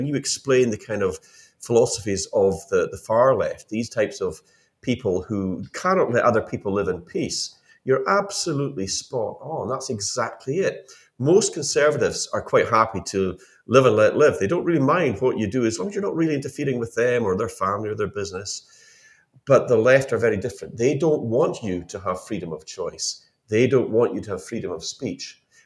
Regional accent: Scotland, United Kingdom; I'm a Scottish Highlander with a little bit of Viking thrown in. I go back a long way, but I love Britain. You know, I'm very proud to be a British Scot

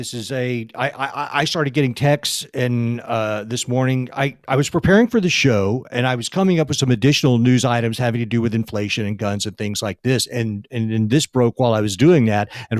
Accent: Texas, United States; I believe she's coming to us from Texas, my home state.

